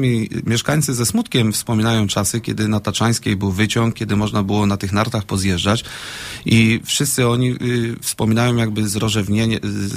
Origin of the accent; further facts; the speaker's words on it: Szczecin, West Pomeranian Voivodeship, Poland; Ale ja pochodzę ze Szczecina i nie ukrywam tego.